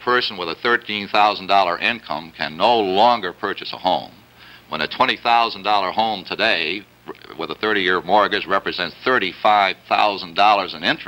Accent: Massachusetts, United States; only one state has bipartisan activity, and it happens to be my home state of Massachusetts.

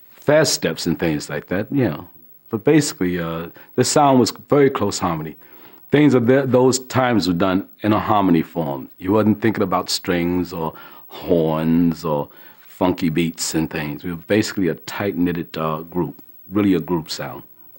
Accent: Henderson, North Carolina, United States; born there; I was born in Henderson, North Carolina, so I didn't have a big choice of music.

